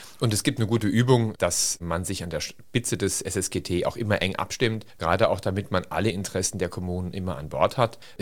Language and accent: German; St. Ingbert, Saarland, Germany; Und bin St. Ingberter aus Überzeugung. Meine Eltern kommen aus St. Ingbert, meine Großeltern. Und mir liegt meine Heimatstadt am Herzen.